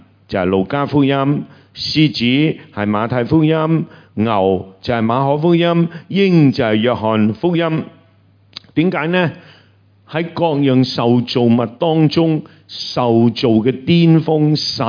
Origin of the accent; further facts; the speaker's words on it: China; 如果我们中国人发明这些呢，就会说几多头牛力，